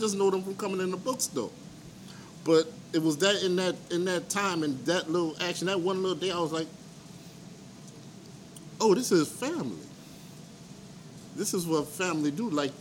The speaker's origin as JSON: {"language": "English", "town": "New Orleans", "region": "Louisiana", "country": "United States", "also_born_or_lived": "Shrewsbury", "said": "I'm a teaching artist, educator. I'm from New Orleans by way of Shrewsbury."}